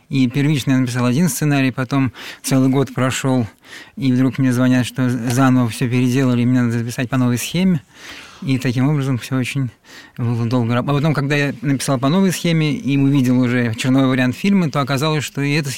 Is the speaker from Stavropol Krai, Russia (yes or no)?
no; Moscow, Russia; я сам, хотя и москвич, но давно живу в Подмосковье, километрах 15 от Звенигорода